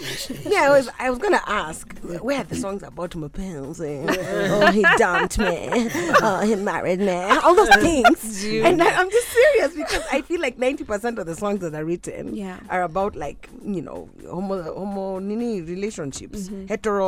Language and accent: English; Nigeria